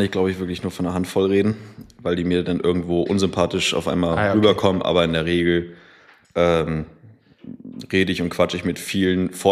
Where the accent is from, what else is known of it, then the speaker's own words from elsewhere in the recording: Lübeck, Schleswig-Holstein, Germany; born there; 29 Jahre, gebürtig aus Lübeck.